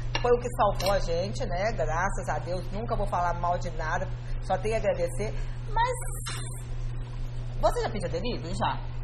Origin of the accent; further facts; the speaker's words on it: Argentina; Portuguese is a second language; E claro que nós, sendo argentino, uma pizzaria argentina, estando aqui, foi ótimo